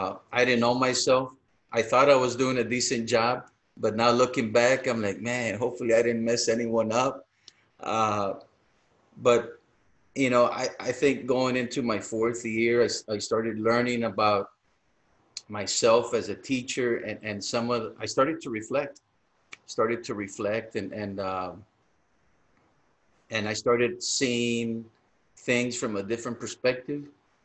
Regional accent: Texas, United States; I'm from South Texas. You can't get any further than where I'm at. We're about maybe 20 minutes from the border.

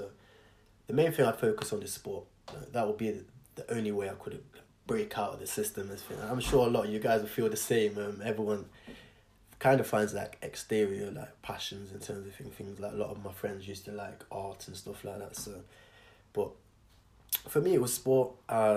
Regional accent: Nottingham, East Midlands, United Kingdom; if we look at where I'm from Nottingham, United Kingdom. I was raised in the hood

